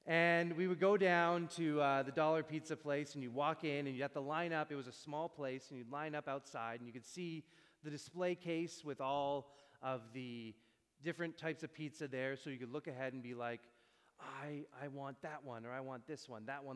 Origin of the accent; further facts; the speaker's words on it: Surrey, British Columbia, Canada; I grew up in Surrey. I think they give you a samosa when you leave the hospital when you're a newborn. I knew what a samosa was.